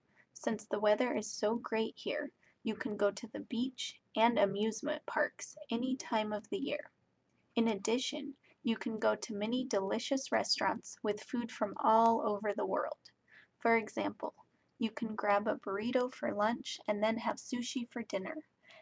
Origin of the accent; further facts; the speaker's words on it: Anaheim, California, United States; My hometown is Anaheim, California, and I think it's a great place to live for many reasons.